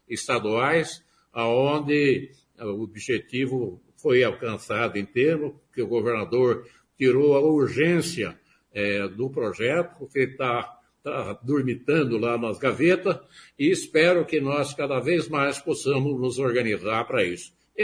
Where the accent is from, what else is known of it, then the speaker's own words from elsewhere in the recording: Brazil; Mas vamos aí, nós somos brasileiros, acreditamos no nosso futuro e vamos em frente.